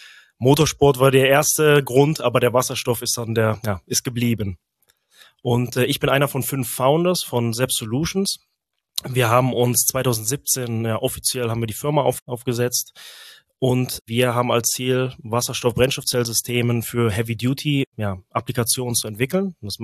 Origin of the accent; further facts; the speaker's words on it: Engelskirchen, North Rhine-Westphalia, Germany; moved away as an adult; also born or lived in Delft; Ich bin gebürtig aus Engelskirchen, liegt ungefähr 25 Minuten östlich von Köln. Nach meinem Zivi 2010 habe ich mich entschlossen, um in die Niederlande zu ziehen, nach Delft